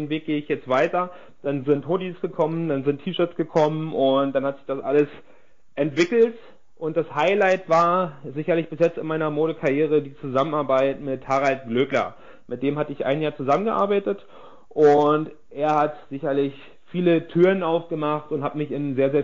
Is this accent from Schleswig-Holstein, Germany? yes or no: no; Berlin, Germany; Und danach habe ich dann angefangen, wieder nach Berlin zu gehen, meiner Heimat, zu meiner Familie